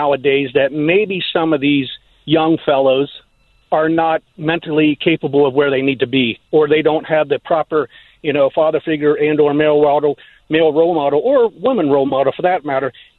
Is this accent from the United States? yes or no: yes; Ohio, United States; You know, we grew up in Southeast Ohio and we were out hunting and stuff.